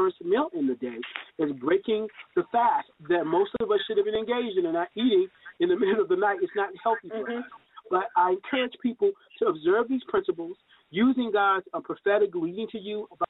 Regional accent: the South, United States; Because for me, being raised a Southerner, food was a way that I said I love you.

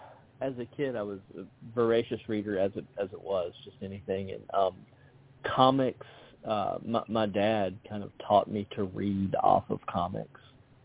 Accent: Birmingham, Alabama, United States; So I'm from Birmingham, Alabama. Grew up out this way.

